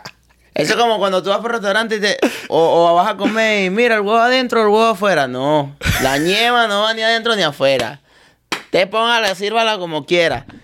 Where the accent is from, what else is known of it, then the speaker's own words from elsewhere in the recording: Valencia, Carabobo, Venezuela; Que yo soy de Valencia. Y sé que Valencia tiene una fama extraña.